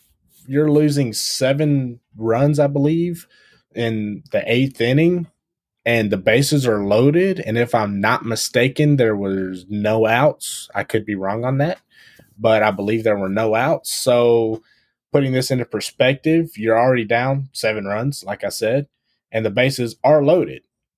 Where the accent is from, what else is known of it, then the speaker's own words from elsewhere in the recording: Tennessee, United States; now in Orlando, United States; I was born and raised in Tennessee and lived there for pretty much my whole life.